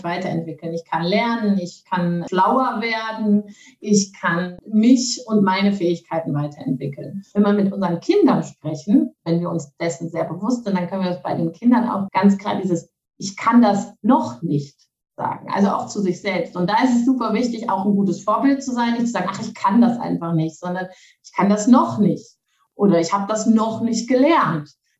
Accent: Rhineland, Germany; moved away as an adult; also born or lived in Netherlands; bin aber Deutsche, komme aus dem Rheinland ursprünglich und bin dann in die Niederlande gegangen fürs Studium

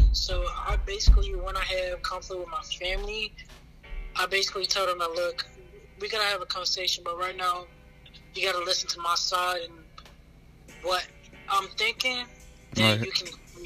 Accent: Columbus, Ohio, United States; I'm from Columbus, Ohio.

